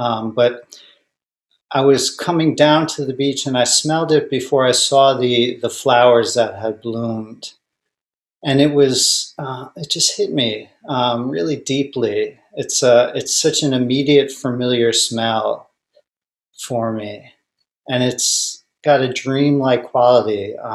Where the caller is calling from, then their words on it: Hyannis, Massachusetts, United States; I am calling in from Cape Cod, Massachusetts, from the Hyannis Zendo